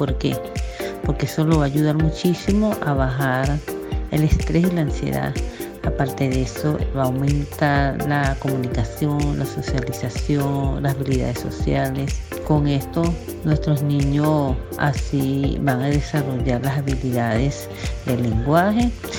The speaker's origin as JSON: {"language": "Spanish", "town": "Caracas", "region": "Capital District", "country": "Venezuela", "said": "fui diagnosticada Asperger hace 2 años, soy de Caracas, Venezuela, tengo un hijo llamado … de 12 años de edad"}